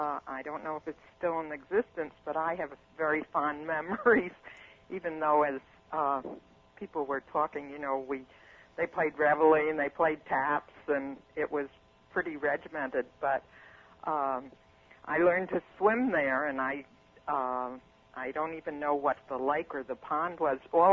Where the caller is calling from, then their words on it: Adams Center, New York, United States; Adams Center.